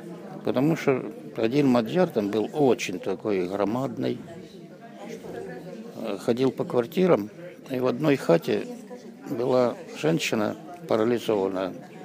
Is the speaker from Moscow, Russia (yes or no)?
no; Goryachy Klyuch, Krasnodar Krai, Russia; born there; Я же уже говорил, в Краснодарском крае, станица Горячий Ключ.